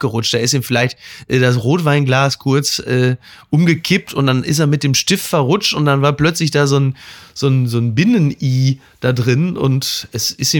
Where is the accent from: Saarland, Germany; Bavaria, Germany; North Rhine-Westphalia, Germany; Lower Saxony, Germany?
North Rhine-Westphalia, Germany; Castrop-Rauxel; ich komme aus Castrop-Rauxel, die ganze Stadt ist voller Geissens, nur mit weniger Geld.